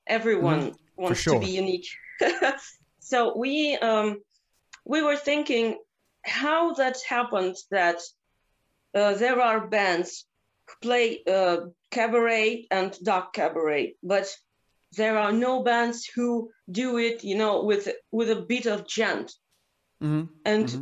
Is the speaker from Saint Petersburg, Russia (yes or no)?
yes; Saint Petersburg, Russia; We are from Russia and especially from St. Petersburg. We live here and we play here.